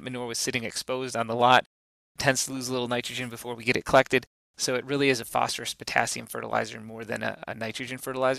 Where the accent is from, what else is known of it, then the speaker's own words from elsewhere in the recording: Wisconsin, United States; Dairies have so much variation, and I'm from Wisconsin originally, and I love dairy farms.